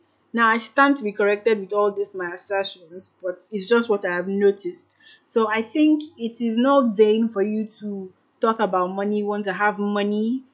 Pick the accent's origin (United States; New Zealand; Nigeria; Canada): Nigeria; Yes, as a Nigerian, this is something every one of us can relate